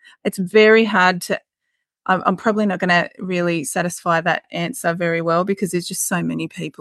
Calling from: Canberra, Australian Capital Territory, Australia; Yes, I'm coming to you from Ngunnawal country, which is Canberra, and specifically Lynham.

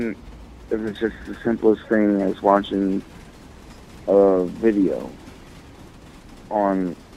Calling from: Pennsylvania, United States; Pennsylvania.

